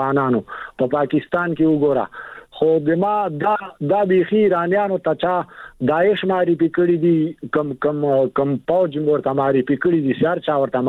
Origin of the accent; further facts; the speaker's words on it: Afghanistan; نو دغسې موږ هم افغانان تاسو غوندې